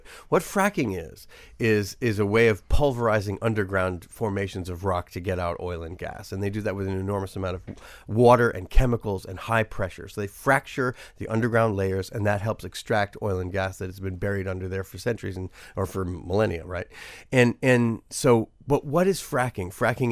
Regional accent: New York City, New York, United States; And I grew up in New York City as an activist with ACT UP, anti-apartheid movement back in the day.

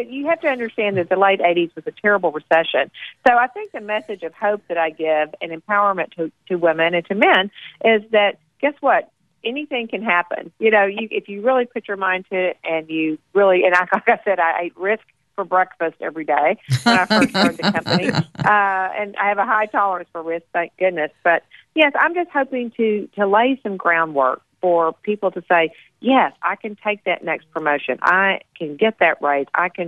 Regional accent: Texas, United States; You know, I am from Texas

